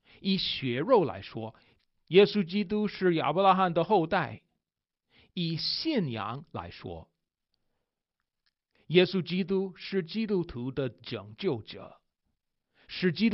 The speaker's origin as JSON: {"language": "Chinese", "country": "United States", "second_language": "Chinese", "said": "身为美国人的我，22岁的时候才开始学汉语，对我，汉语很难。"}